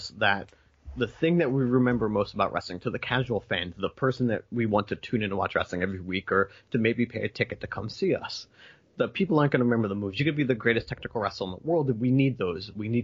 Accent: New Jersey, United States; I would cross the bridge to watch. I grew up in New Jersey.

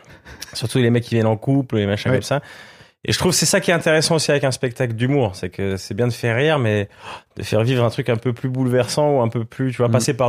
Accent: Switzerland; en tant que Suisse, je prenais une claque

